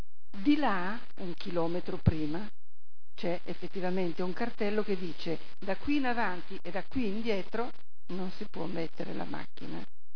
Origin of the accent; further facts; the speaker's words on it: Saronno, Lombardy, Italy; Ma guardi, io non so, io vengo da Saronno.